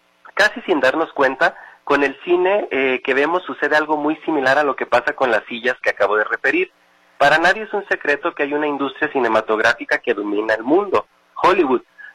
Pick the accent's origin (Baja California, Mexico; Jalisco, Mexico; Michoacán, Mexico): Michoacán, Mexico; Tocumbo; salí con rumbo a Michoacán, de donde soy originario, específicamente a Tocumbo, a una de sus localidades llamada Santa Inés